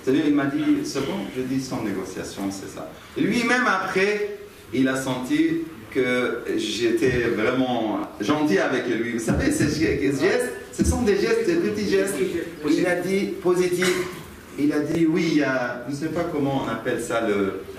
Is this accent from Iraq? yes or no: yes; Karbala, Karbala Governorate, Iraq; J'ai dit je suis de Karbala. Il a dit Karbala, ça veut dire vous êtes chiite? Je dis oui, je suis chiite.